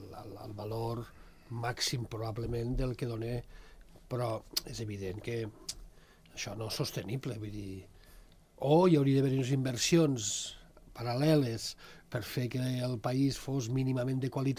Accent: Fontaneda, Sant Julià de Lòria, Andorra; Això és un fenomen que ha passat, per exemple, al meu poble de Fontaneda.

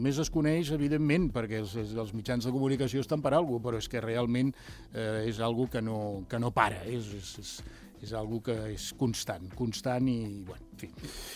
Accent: Cornellà de Llobregat, Catalonia, Spain; Que a més, home, són compatriotes meus, tu, que són de Cornellà, del meu poble.

